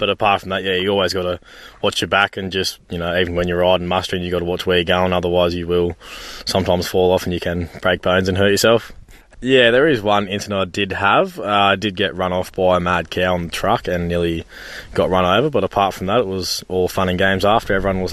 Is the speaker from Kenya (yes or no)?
no; Orange, New South Wales, Australia; I'm from Orange, New South Wales. So I moved up here end of March, so roughly about 5 months now.